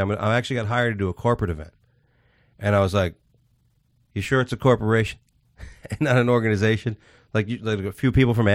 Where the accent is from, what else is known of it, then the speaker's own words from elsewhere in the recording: Queens, New York, United States; born there; I'm a Yankee fan because I was born in Queens. And a lot of friends still there. Go back a lot to New York.